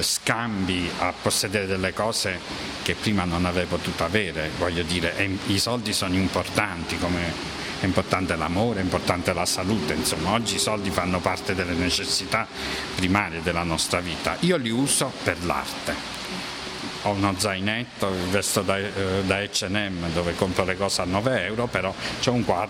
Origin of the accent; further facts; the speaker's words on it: Naples, Campania, Italy; Beh, come me, io sono napoletano, insomma, sole mio, la pizza